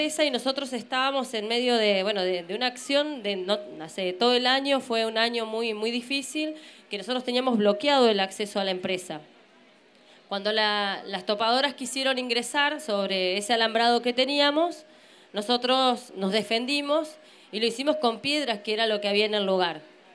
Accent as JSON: {"language": "Spanish", "region": "Neuquén", "country": "Argentina", "said": "Nosotros venimos de Neuquén, somos parte del pueblo mapuche, venimos con otra comunidad vecina de la zona nuestra"}